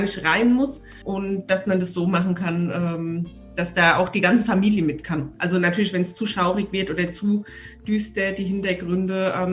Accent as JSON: {"language": "German", "town": "Aschaffenburg", "region": "Bavaria", "country": "Germany", "said": "ich komme ja gar nicht aus Oberbayern, ich komme ja aus Unterfranken, aus Aschaffenburg."}